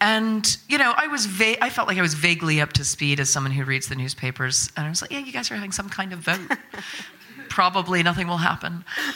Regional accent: United States; well, I'm from America, you know, where everything is fine.

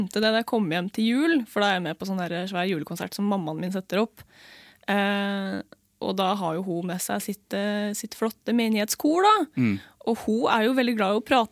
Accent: Møre og Romsdal, Norway; born there; Så jeg ble født på Sunnmøre, jeg også.

